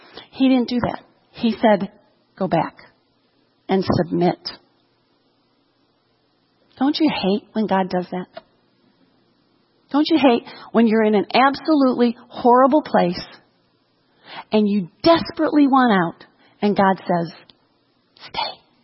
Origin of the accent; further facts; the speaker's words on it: Illinois, United States; my husband and I grew up in the Chicago area. And we felt like we were called to go to California.